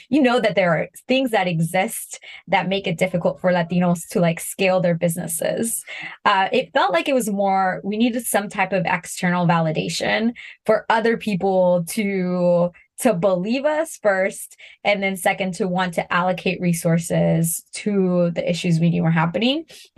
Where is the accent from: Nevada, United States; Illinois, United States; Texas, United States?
Texas, United States; Houston; I am from Houston, right? I was raised in Houston and my family was there.